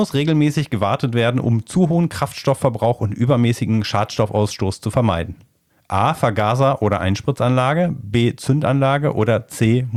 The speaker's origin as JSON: {"language": "German", "town": "Solingen", "region": "North Rhine-Westphalia", "country": "Germany", "tie": "born or raised there", "said": "in meinem Heimatort Solingen wurden alte Bahnstrecken dann umgebaut zu einer Radtrasse."}